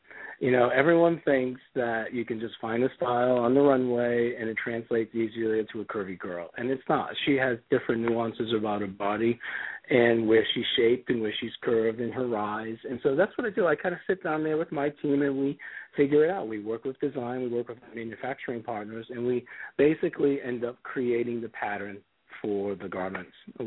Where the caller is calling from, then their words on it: Ohio, United States; I'm actually calling from Ohio because in the world of travel, my plane got canceled.